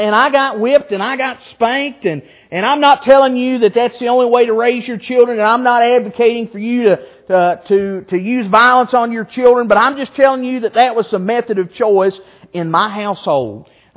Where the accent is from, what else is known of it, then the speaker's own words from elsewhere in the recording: Appalachia, United States; We grew up in Appalachia, poor.